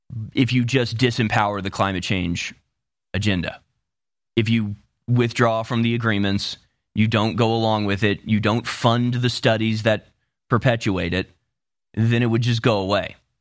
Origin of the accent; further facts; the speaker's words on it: United States; And my first response, obviously, as an American, is to be like, do we need to come over there again?